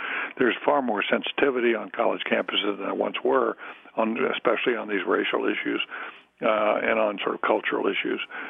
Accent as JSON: {"language": "English", "town": "Durham", "region": "North Carolina", "country": "United States", "said": "I'm from North Carolina, from Durham. So Coach K is quite, from his time at Duke, is quite special to me."}